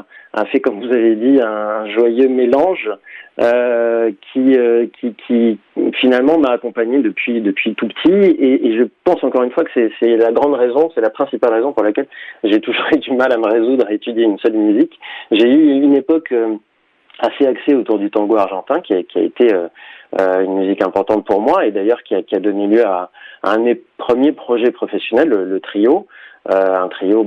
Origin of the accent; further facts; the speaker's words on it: Menton, Provence-Alpes-Côte d'Azur, France; À Menton, voilà, je suis né à la frontière italienne.